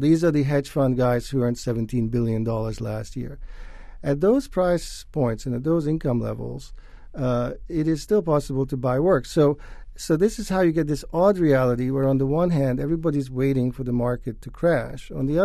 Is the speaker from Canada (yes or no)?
no; Hungary; English is a second language; I grew up in Hungary before the wall came down behind the so-called Iron Curtain.